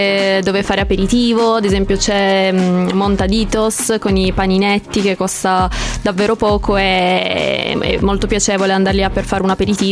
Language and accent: Italian; San Francesco al Campo, Piedmont, Italy; non sono di Torino città, io sono abito con i miei genitori dopo Caselle, si chiama nel Canavese, San Francesco al Campo, che è un piccolissimo paesino in campagna.